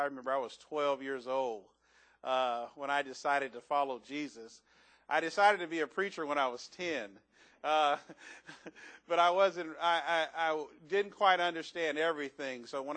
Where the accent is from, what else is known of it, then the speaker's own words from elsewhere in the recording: Oakland, California, United States; now in Vallejo, United States; we grew up in West Oakland from ages 1 to, I think I was about 13 when I moved here to Vallejo.